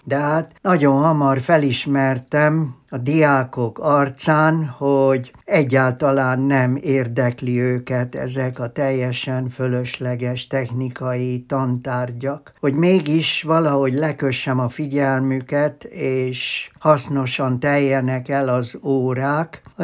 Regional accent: Hódmezővásárhely, Csongrád-Csanád, Hungary; vonzott a város, szülővárosom, és hogy haza kerüljek. Ezzel véget ért egy bő évtizedes távolmaradásom szülővárosomtól, attól kezdve Vásárhelyen éltem le az életem.

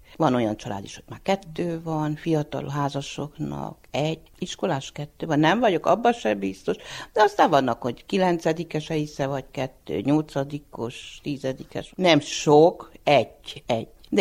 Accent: Nagysolymos, Harghita, Romania; now in Magyarandrásfalva, Romania; Nagysolymosból jöttem ide, 1-8-at ott jártam, utána Benkeresztúr a Talicaomba.

